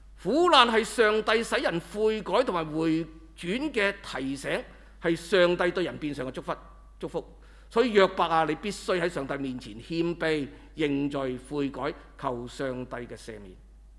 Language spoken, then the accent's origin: Chinese; China; 你知不知道我們中國人說天將降大任於斯人也